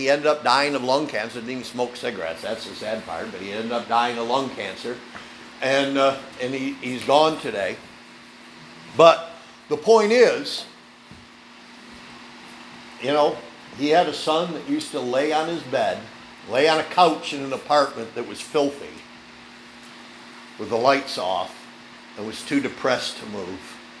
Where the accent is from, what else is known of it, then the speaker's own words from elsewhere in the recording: New York, United States; And, you know, I grew up in Cattaraugus County, barefoot or whatever else.